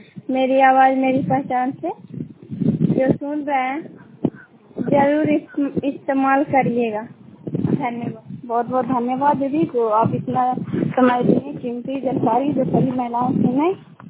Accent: Chandi, Bihar, India; चंडीदी के रहने वाली हूँ। आज मैं चंडी में हूँ

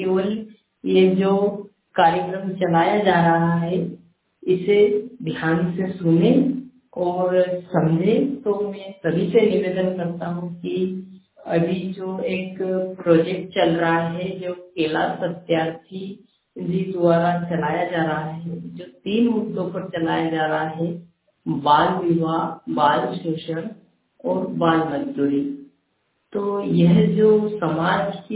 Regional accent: Dewal, Uttarakhand, India; और मैं देवाल जिले से हूँ

